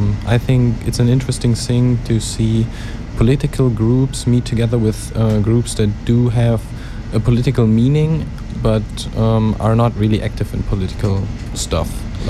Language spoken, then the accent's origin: English; Bonn, North Rhine-Westphalia, Germany; Yeah, I'm from Bonn, right.